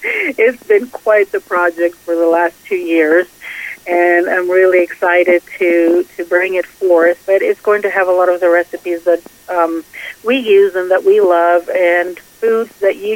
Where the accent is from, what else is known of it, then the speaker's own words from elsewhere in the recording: Greece; because I was born and raised in Greece. So Mediterranean culture is definitely who I am.